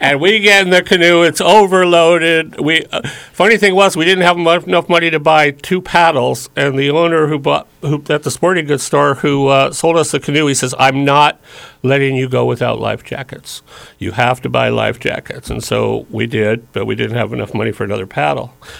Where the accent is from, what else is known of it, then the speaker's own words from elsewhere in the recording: Los Angeles, California, United States; We're from Los Angeles originally. We didn't know what we were doing